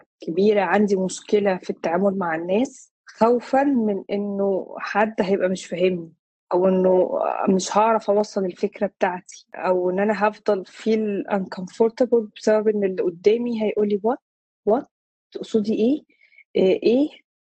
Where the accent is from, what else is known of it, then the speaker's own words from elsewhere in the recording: Egypt; إحنا من مصر